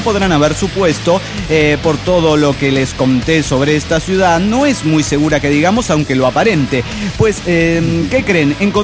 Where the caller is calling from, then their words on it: Dallas, Texas, United States; de Dallas, Texas.